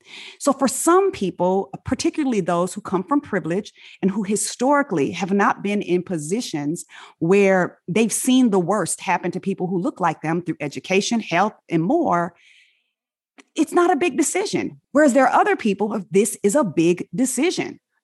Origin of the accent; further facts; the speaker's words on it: Inglewood, California, United States; I'm a Black American and I grew up in Inglewood, California.